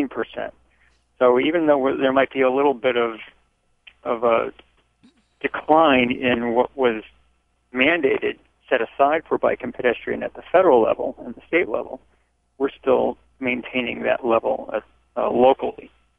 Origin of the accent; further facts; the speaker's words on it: Euclid, Ohio, United States; now in Orlando, United States; exploring my world, which was Northeast Ohio, as I mentioned to you just before we went on, that I grew up in Euclid.